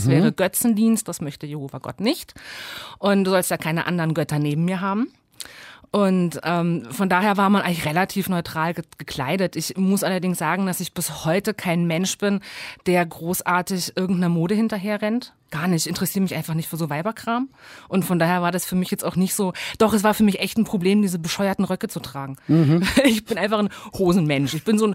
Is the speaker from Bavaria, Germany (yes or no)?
yes; Bavaria, Germany; Ich war auch nicht getauft und habe den katholischen Religionsunterricht so mitbesucht, weil man das in Unterfranken halt so gemacht hat, wo ich aufgewachsen bin.